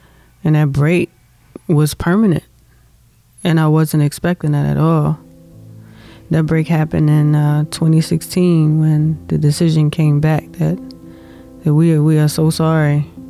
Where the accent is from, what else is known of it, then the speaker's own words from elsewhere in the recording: Baltimore, Maryland, United States; I grew up in Baltimore City. You know, Baltimore City is like, it's a little jungle if you know anything about Baltimore City.